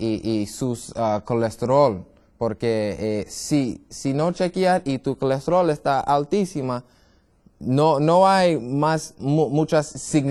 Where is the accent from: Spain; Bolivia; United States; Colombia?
United States; New York; Spanish is a second language; Yo soy gringo, más o menos soy de Nueva York y mi papá es italiano, mi mamá de Trinidad y Tobago y nadie habla en español